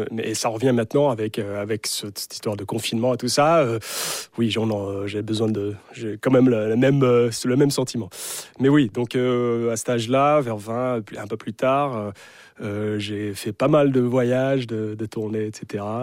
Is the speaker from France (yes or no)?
no; East Coast, United States; moved away as an adult; ma mère vient du Maryland en fait et moi on était là-bas. Moi j'ai grandi aux États-Unis sur la côte est jusqu'à 20 ans, 21 ans, quelque chose comme ça.